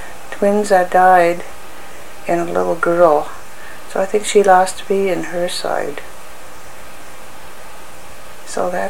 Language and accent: English; Nett Lake, Minnesota, United States; born there; Let's see … I was born in Netlake, Minnesota.